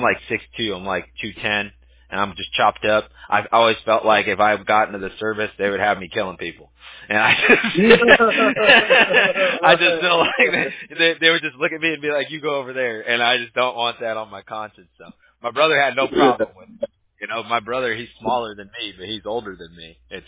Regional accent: California, United States; I grew up in SoCal, but we're very red.

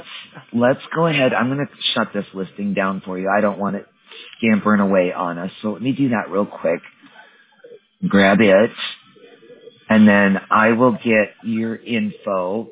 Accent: Wisconsin, United States; I was born and raised in Wisconsin.

